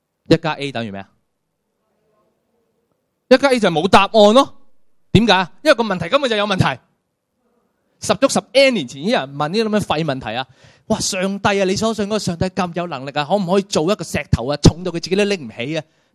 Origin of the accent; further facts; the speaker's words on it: Hong Kong; 我哋香港人最叻系咩啊？